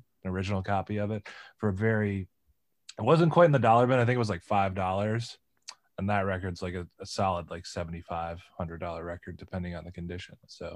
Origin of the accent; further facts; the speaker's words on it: Detroit, Michigan, United States; But I'm originally from Detroit, and there are some record stores there.